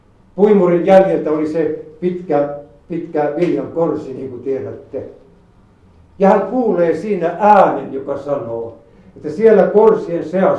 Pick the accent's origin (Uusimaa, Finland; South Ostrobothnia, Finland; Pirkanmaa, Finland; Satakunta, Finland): South Ostrobothnia, Finland; Ylistaro; born there; suuressa maatalossa Ylistaron Untamalan kylällä, mistä minä olen syntyisin